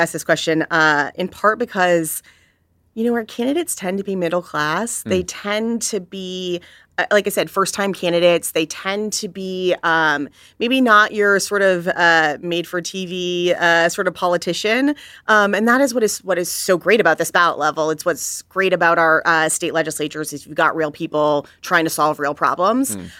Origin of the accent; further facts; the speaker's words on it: Minnesota, United States; the one that I care most about is Minnesota. Mm. It's my home state.